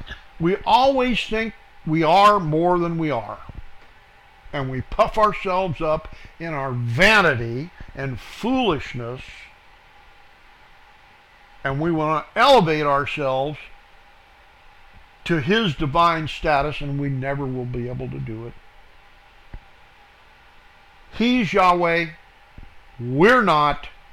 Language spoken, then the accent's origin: English; United States; born there; I live in the United States, but I'm not a citizen here. I am a resident alien, naturally born here, but I am of Israel.